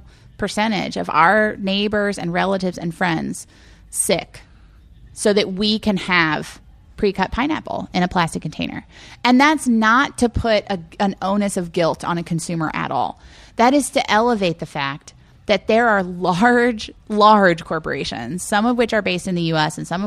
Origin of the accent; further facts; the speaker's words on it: Baton Rouge, Louisiana, United States; And I grew up in Louisiana. Like, I'm not talking about California. I grew up the road in Baton Rouge